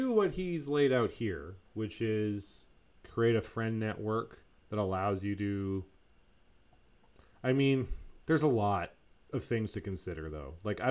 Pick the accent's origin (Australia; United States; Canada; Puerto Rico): Canada; we're Canadian